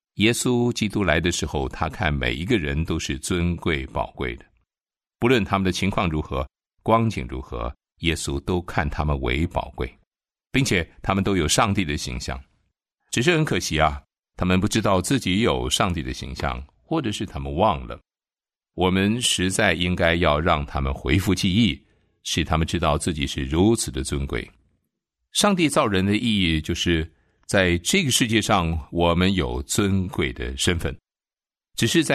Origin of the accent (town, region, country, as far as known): China